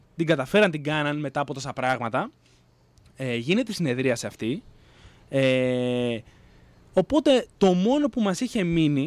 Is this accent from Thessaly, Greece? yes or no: yes; Stagiates, Thessaly, Greece; Εμείς μάλιστα στο χωριό μου στις Σταγιάτες αποφασίσαμε μετά από συνελεύσεις να πάρουμε τα πράγματα πάνω μας